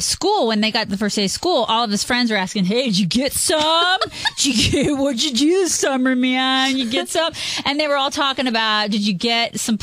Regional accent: the South, United States; I was raised in the South.

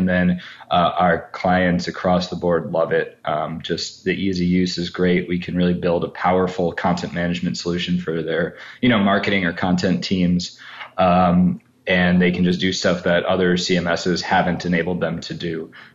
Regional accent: Chicago, Illinois, United States; So I'm from the Chicago area. I grew up here.

